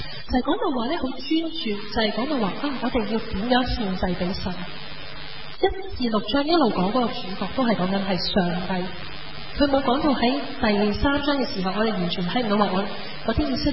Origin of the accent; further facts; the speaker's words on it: Hong Kong; 可能呢個我哋香港人嘅諗法啦，咁樣。